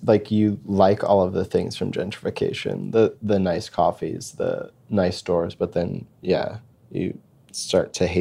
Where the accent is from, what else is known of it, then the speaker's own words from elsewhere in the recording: Brooklyn, New York, United States; I'm from South Brooklyn. So not the cool part. I'm from like Bensonhurst.